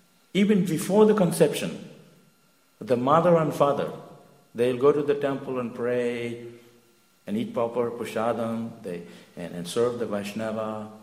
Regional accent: India; I'm not trying to say someone's better than the other, because I'm also from India.

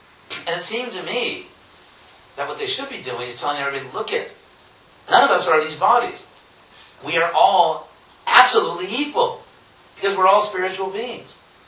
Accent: Los Angeles, California, United States; I'm from Los Angeles, and for some time I lived very close to UCLA

